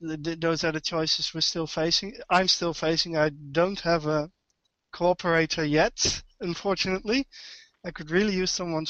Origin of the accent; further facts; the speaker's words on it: Netherlands; Well, I'm from Holland. I live near Arnhem, actually.